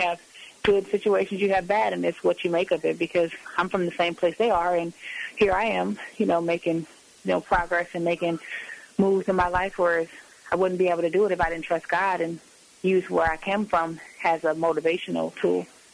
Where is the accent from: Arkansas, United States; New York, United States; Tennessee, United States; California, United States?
California, United States; San Francisco; basically I'm from the Bayview, as I said, and it was my way of giving back to the girls in my community.